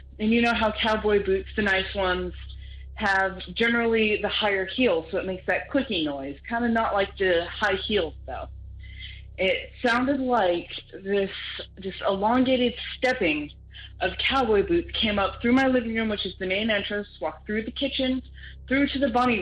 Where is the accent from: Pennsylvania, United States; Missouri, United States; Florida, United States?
Pennsylvania, United States; born there; I was born up in Pennsylvania.